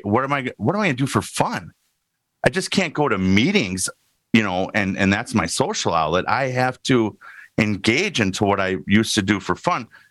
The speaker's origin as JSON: {"language": "English", "town": "West Bend", "region": "Wisconsin", "country": "United States", "tie": "born or raised there", "said": "So I was born in West Bend. We called ourselves Benders. I'm half German, half Irish, born on St. Patrick's Day, born in the state of Wisconsin. I was born and bred."}